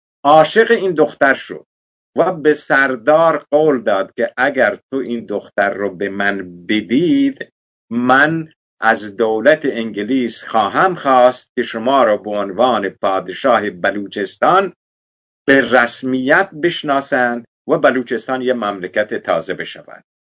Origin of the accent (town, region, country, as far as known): Iran